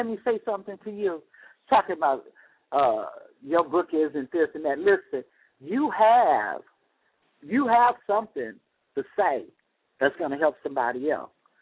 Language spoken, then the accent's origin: English; Oakland, California, United States; Because growing up in Oakland, during the Panther era and all that, I didn't see poor people like that.